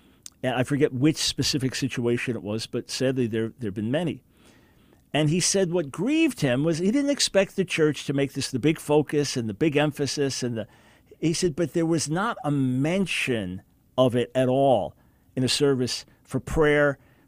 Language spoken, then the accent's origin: English; United States; Then fourthly, as a white. And fifthly, as an American.